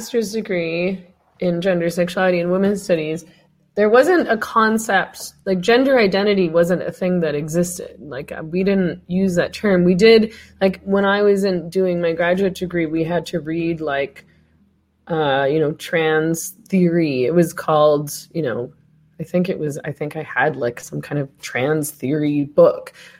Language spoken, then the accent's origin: English; Vancouver, British Columbia, Canada; You know, I'm from Vancouver